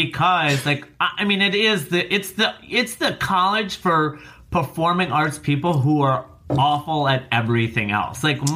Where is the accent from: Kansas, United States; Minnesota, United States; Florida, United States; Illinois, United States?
Illinois, United States; Rockford; oh, I grew up in Rockford.